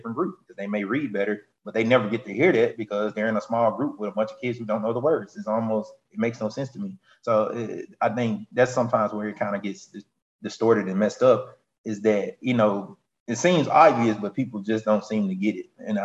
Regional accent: Mississippi, United States; I'm from Mississippi.

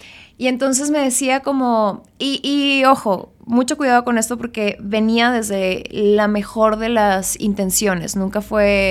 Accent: Chihuahua, Mexico; oye, yo soy de Chihuahua, o sea, yo sé que esto, así no son las cosas

